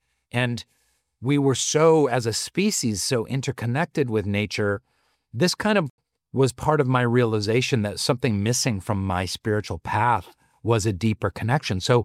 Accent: Seattle, Washington, United States; But really, it's about growing up in Seattle. And I'm so blessed to have grown up in the Pacific Northwest

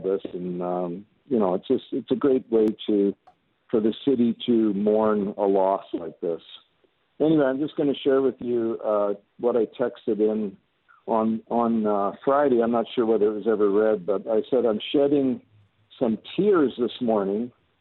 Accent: Edmonton, Alberta, Canada; I'm from Edmonton. Yeah, lifelong hockey fan. I was actually in Edmonton for all the glory years of Gretzky

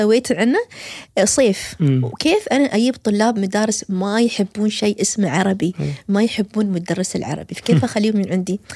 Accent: United Arab Emirates; مو بس إحنا الإماراتيين حتى الثانيين

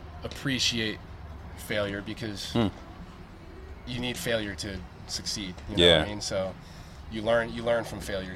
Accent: Arizona, United States; So I grew up in Arizona, and mm-hmm. I'm a big hiker.

